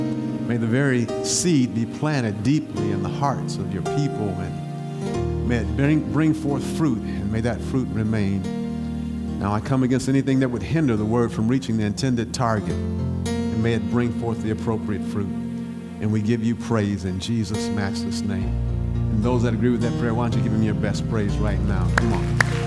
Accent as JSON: {"language": "English", "town": "Covington", "region": "Tennessee", "country": "United States", "said": "Tennessee, we came, and Covington, Tennessee only had like 5,000 people, total population. And then we came from Tennessee to Springfield, the metropolitan area of Springfield."}